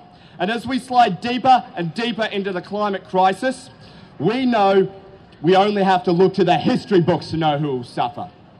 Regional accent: Geelong, Victoria, Australia; I was born and raised in Geelong

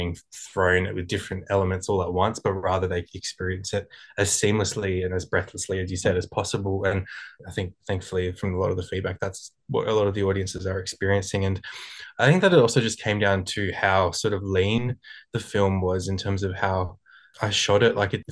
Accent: New South Wales, Australia; I'm originally from the Northern Rivers in New South Wales, and so growing up around kind of Lismore and Byron Bay area

